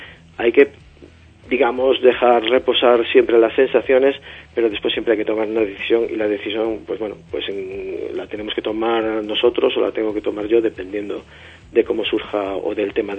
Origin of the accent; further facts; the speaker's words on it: Galicia, Spain; Sí, vuelvo a lo de antes, somos gallegos.